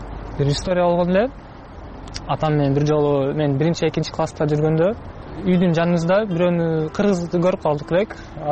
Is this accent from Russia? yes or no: yes; Yekaterinburg, Sverdlovsk Oblast, Russia; also born or lived in Osh, Kyrgyzstan; 95 мен төрөлдүм. Биз Ошто турганбыз, Ошто атам иштеп. Кийин мен 1.5 жашымда, ошондо 97 жыл болот. Бул жака келебиз, Екатеринбургга. Атам бул жакта дагы жүрүп, иштерди баштап, жумуш керип, квартира табып, кайра Ошко барган, бизди чакырып, бизди алып келген ушул жака. Ошо 97 жылдан бери ушул жактабыз.